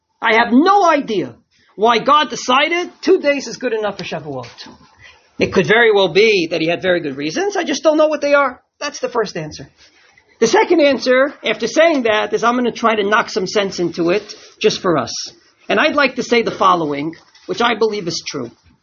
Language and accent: English; Israel; I don't come from the UK. I come from Israel.